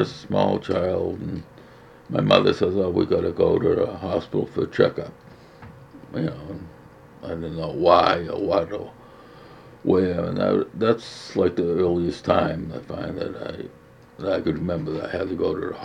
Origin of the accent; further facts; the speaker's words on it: Brighton, Massachusetts, United States; born there; Well, my date of birth was August 8, 1941. I was born in Brighton, Massachusetts.